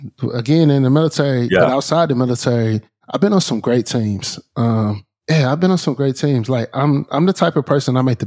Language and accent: English; Canton, Ohio, United States; Well, I'm from Canton, Ohio, right? So it's an old manufacturing city.